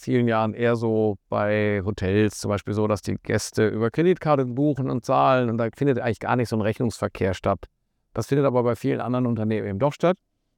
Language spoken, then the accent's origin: German; Germany; wie man ja unschwer hört, bin ich Deutscher. Ich bin aber auch grundsätzlich mal, glaube ich, europäisch geprägt.